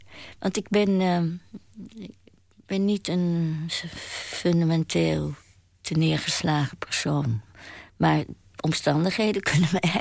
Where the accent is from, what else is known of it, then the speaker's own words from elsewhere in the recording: The Hague, South Holland, Netherlands; Ik ben een Hagenaar. Dus ik kwam op dat station. En toen ik heel klein was